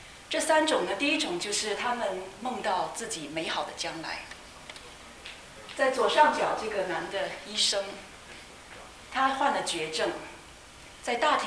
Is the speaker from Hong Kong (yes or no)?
yes; Hong Kong; also born or lived in Beijing; now in United States; 那我呢是生在北京，成长在香港，然后常住在美国。